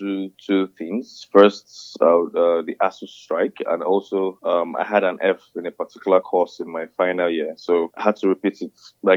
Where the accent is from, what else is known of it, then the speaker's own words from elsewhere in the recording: Nigeria; I'm a Nigerian from a Nigerian home, and I have Nigerian parents.